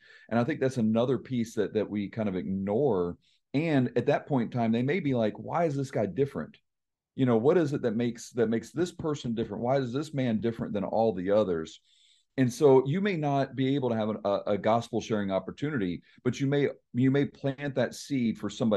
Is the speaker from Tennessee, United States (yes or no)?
yes; Tennessee, United States; I'm from Tennessee. The consequences there generally falls under you're going to be made fun of.